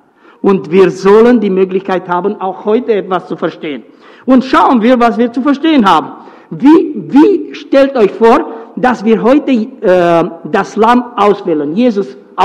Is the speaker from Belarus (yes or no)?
no; Romania; In Rumänien, ich stamme aus Rumänien, damals gab es nur 14 Glaubensrichtungen.